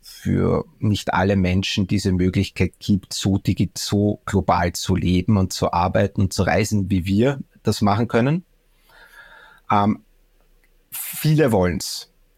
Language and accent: German; Austria; born there; ich fühle mich natürlich als geborener Österreicher. Ich bin hier ja auch extrem dankbar, hier geboren zu sein. Habe auch meinen Lebensmittelpunkt sehr lange in Österreich gehabt. Ich habe ja hier studiert auch.